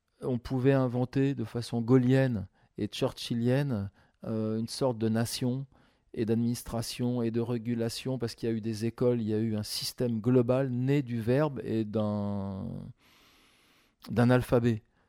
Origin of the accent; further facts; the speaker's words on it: France; c'est ce qui est extrêmement dur pour nous en tant que Français